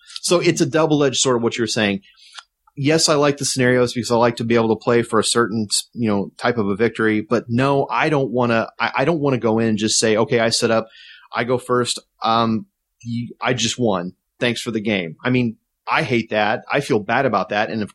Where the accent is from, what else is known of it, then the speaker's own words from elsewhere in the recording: Springfield, United States; It's my hometown. I'm going to be down there staying with the old family.